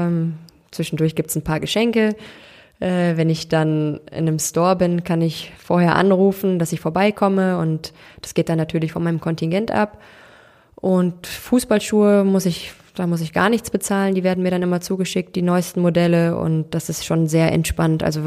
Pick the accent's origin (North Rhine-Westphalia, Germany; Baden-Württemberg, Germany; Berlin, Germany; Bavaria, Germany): North Rhine-Westphalia, Germany; Cologne; Ich bin in Köln geboren, bin hier groß geworden